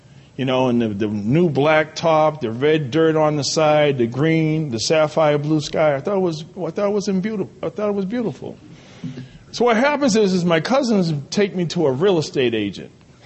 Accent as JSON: {"language": "English", "town": "Boston", "region": "Massachusetts", "country": "United States", "tie": "born there", "lives_now": "South Carolina, United States", "said": "I started recovery in Area 30, which is Eastern Massachusetts. I was born in Boston, Massachusetts."}